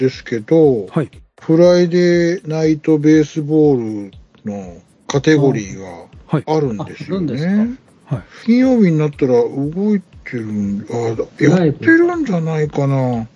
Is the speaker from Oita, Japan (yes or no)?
no; Niihama, Ehime, Japan; 私地元の新居浜出身の作家さんが芥川賞を獲得しました。